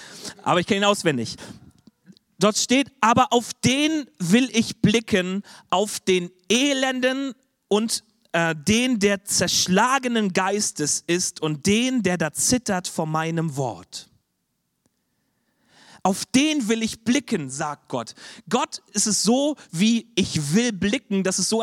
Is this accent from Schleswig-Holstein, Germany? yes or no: yes; Schleswig-Holstein, Germany; Deswegen bin ich auch aus Schleswig-Holstein ins Ruhrgebiet umgezogen.